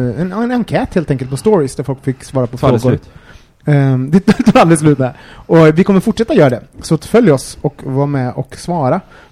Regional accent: Gothenburg, Västra Götaland County, Sweden; now in Årsta, Sweden; Vi kom från Göteborg. Singel, bor i Årsta.

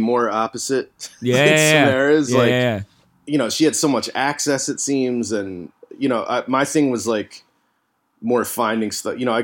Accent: New Jersey, United States; You know, because I was from Jersey. When I was like 10, I liked like hair metal and shit.

